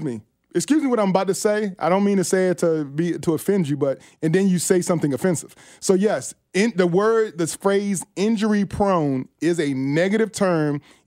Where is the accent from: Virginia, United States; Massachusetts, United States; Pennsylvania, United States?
Virginia, United States; Well, since I'm a guy from Virginia